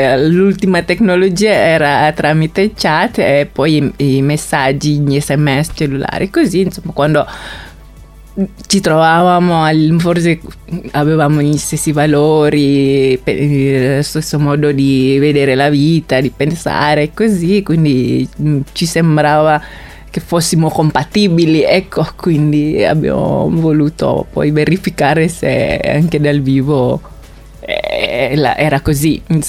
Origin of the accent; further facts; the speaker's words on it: Jakarta, Indonesia; now in Feletto Umberto, Italy; A Giacarta, vengo da Giacarta.